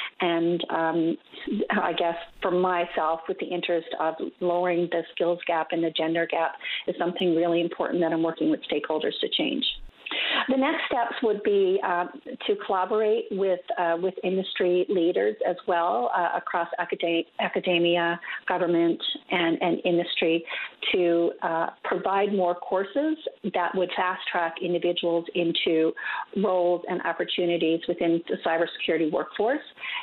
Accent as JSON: {"language": "English", "region": "Newfoundland and Labrador", "country": "Canada", "said": "I'm from Newfoundland originally, and I have launching chapters across Canada."}